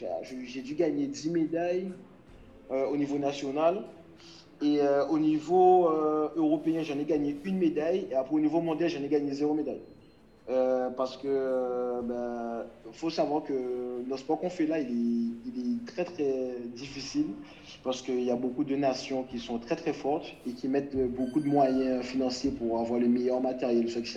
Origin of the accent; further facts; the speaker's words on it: Marie-Galante, Guadeloupe; Marie-Galante, c'est dans mon cœur, donc c'est ma terre-mère